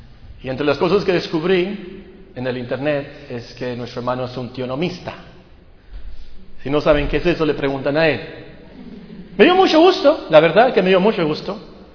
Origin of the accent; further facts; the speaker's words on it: Hermosillo, Sonora, Mexico; also born or lived in Guerrero / Culiacán; llegamos a Hermosillo, vivíamos antes en Culiacán, yo nací en Guerrero, pero vivimos un tiempo en Culiacán para que naciera Mónica, Esther y Alberta. Y llegamos aquí a Hermosillo más o menos el 68